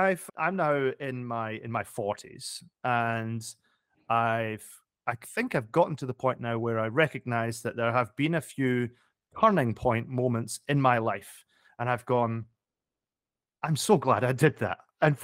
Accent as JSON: {"language": "English", "town": "Edinburgh", "region": "Scotland", "country": "United Kingdom", "tie": "born or raised there", "also_born_or_lived": "Glasgow", "said": "I'm Scottish. I grew up in Edinburgh. I also lived in Glasgow for a while, but lived in Edinburgh."}